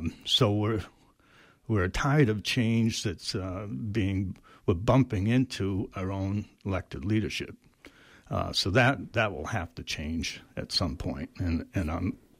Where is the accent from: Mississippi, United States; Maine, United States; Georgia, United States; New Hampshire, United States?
Maine, United States; Waterville; If I'm a lifelong Mainer. I grew up in Central Maine in Waterville, from a blue collar family there.